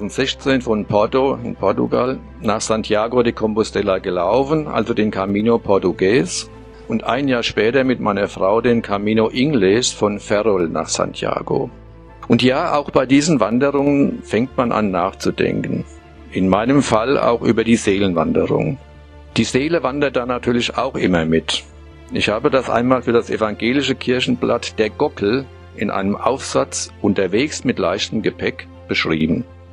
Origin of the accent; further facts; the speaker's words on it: Oberroden, Hesse, Germany; born there; ich bin im Ortskern von Oberroden geboren und nicht in einer Klinik. Genauer, ich erblickte das Licht der Welt dort, wo heute meine Hausbar steht.